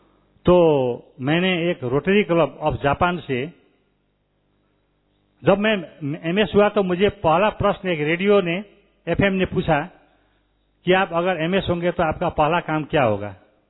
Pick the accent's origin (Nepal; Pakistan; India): Nepal; Hindi is a second language; मैं भी नेपाल से आ गया.